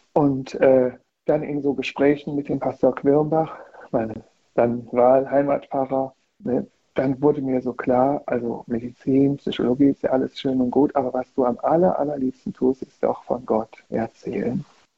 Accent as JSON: {"language": "German", "country": "Germany", "said": "Ich wollte wieder zurück nach Deutschland, in meine Heimat"}